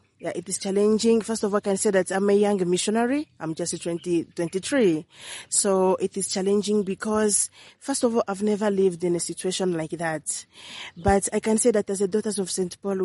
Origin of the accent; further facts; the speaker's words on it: Angola; now in Maputo, Mozambique; I belong to the Congregation of the Daughters of St. Paul, and I'm from Angola. Currently, I'm working in Maputo